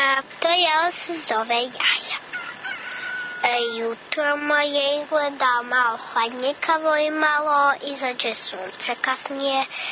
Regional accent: Southern and Eastern Serbia, Serbia; Godine dolazim iz Toplice

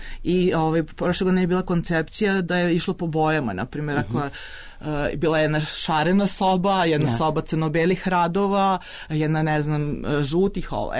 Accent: Serbia; naravno ja sam bila jedina iz Srbije.

